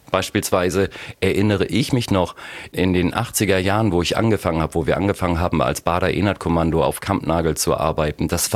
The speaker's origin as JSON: {"language": "German", "region": "Hamburg", "country": "Germany", "said": "wie immer macht man dann ja Sachen, die man normalerweise als Hamburger nicht macht"}